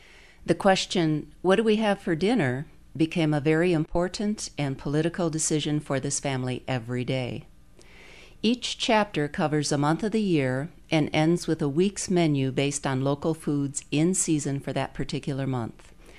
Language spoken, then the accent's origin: English; Muncie, Indiana, United States; from Muncie.